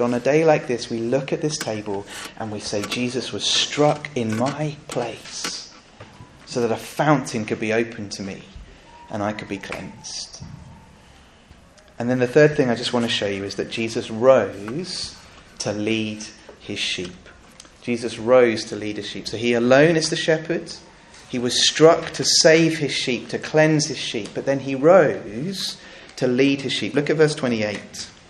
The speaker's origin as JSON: {"language": "English", "region": "South East England", "country": "United Kingdom", "tie": "born or raised there", "said": "I grew up in Sussex, and there were quite a number of sheep around in Sussex."}